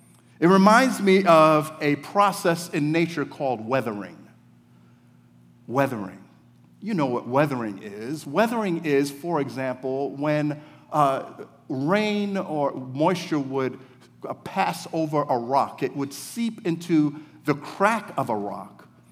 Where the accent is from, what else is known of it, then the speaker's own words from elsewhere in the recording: New York, United States; I'm from up north, I'm from New York